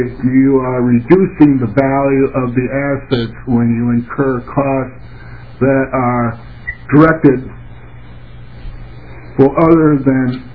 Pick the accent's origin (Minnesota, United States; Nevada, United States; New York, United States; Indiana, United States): Minnesota, United States; you know, we're in Minnesota. I'm from Minnesota. We try to do what we can here.